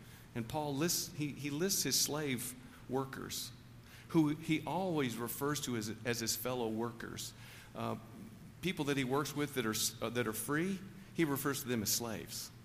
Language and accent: English; Tennessee, United States; I'm from Tennessee, which is the long state, the most beautiful of all the states in the United States.